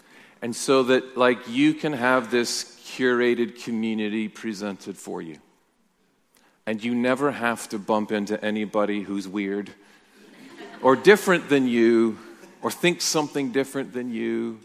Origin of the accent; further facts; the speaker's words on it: Michigan, United States; Anyway, in Michigan, in my hometown, in home state, I saw this thing about community.